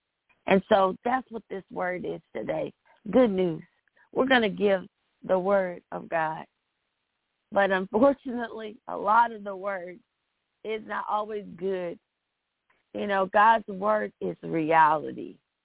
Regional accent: Kentucky, United States; I grew up in Kentucky, and that's what I listened to.

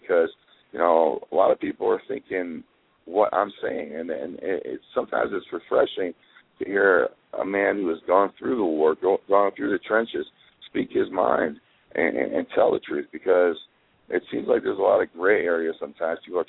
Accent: Cleveland, Ohio, United States; also born or lived in Rocky River; It is crazy because I grew up in Cleveland. I grew up right by the West Side Market. And we did move to Rock River, and my parents still live there.

